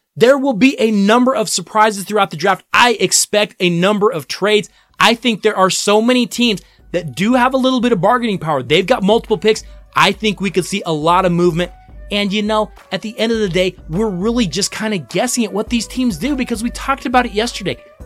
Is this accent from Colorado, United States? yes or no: yes; Denver, Colorado, United States; at the number 10 pick, we have my hometown Denver Broncos